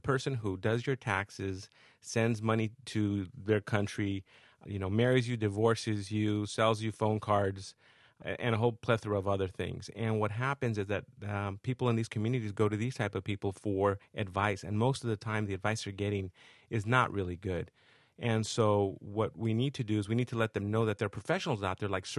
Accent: Los Angeles, California, United States; I grew up in East L.A. in Boyle Heights in a barrio, a tough neighborhood of East Los Angeles, California, and made it out of the barrio

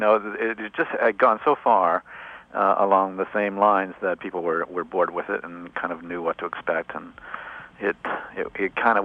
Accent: Cleveland, Ohio, United States; Cleveland, Ohio. It wasn't like I was living out in the middle of holy roller territory.

